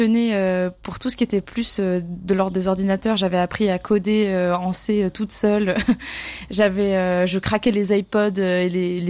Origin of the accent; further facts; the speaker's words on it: Lausanne, Vaud, Switzerland; J'ai grandi à Lausanne, j'ai grandi dans une famille d'artistes.